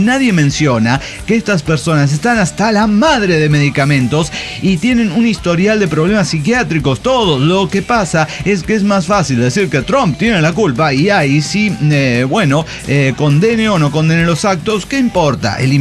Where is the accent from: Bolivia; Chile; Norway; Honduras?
Honduras; now in Los Angeles, United States; Yo solo soy un hondureño viviendo en Los Ángeles, tierra de naranjas, aguacates y homeless.